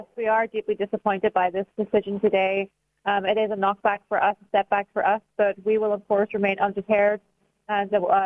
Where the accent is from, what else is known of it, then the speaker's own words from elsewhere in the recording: Northern Ireland, United Kingdom; born there; Now, I've never held a British passport. I haven't claimed British citizenship. I'm an Irish citizen by birth, by law, and under the Good Friday Agreement.